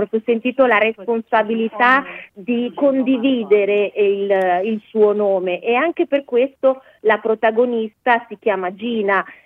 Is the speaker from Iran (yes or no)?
yes; Iran; Italian is a second language; quello che sta facendo il patriarcato nel mio paese. L'Iran in generale è sempre stato un soggetto delle mie forme artistiche